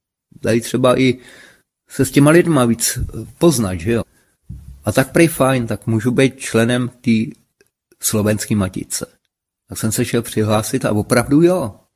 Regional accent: Moravian Slovakia, Czechia; u nás tady Moravský Slovácko, že jsme vlastně Slováci, kteří nedošli do Prahy.

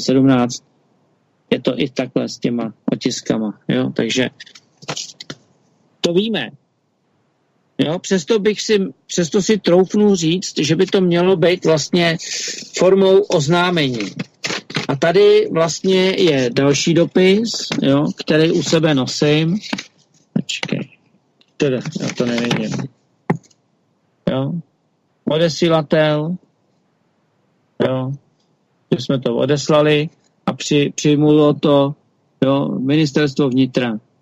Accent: Prague, Czechia; born there; narodil jsem se v Československu v roce 1965. To, že jsem se narodil v Praze a tak dále

